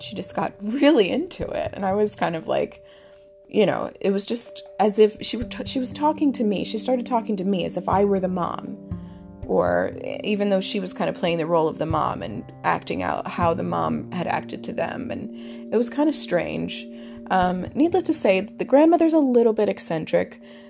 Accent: United States; because I told them I'm American.

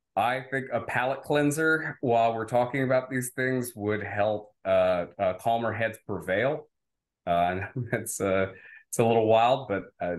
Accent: Louisiana, United States; start working with Governor Bobby Jindal and his campaign in Louisiana, where I'm from. I am, I'm born and raised in Cajun country. I don't have an accent.

